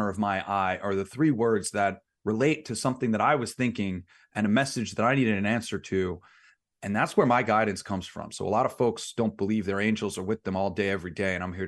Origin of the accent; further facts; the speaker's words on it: Manhattan, New York, United States; also born or lived in Long Island; now in Las Vegas, United States; I'm here in Vegas. I grew up in Manhattan. I grew up on Long Island.